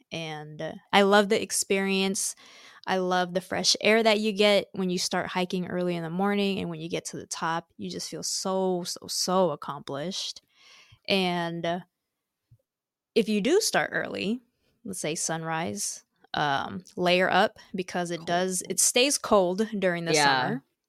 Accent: Seattle, Washington, United States; I grew up in Seattle and I never went out there my whole life up until July 2020.

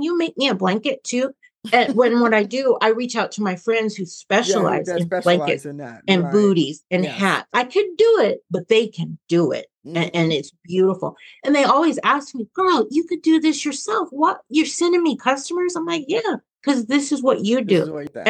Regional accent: Oakland, California, United States; I'm originally from Oakland.

